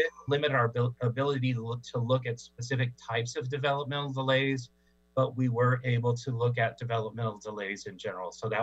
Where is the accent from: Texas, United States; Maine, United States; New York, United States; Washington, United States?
Washington, United States; Tri-Cities; now in California, United States; I was, I am a homeboy. I'm a Coug. I went to Washington State for my graduate studies, and also am from the Tri-Cities.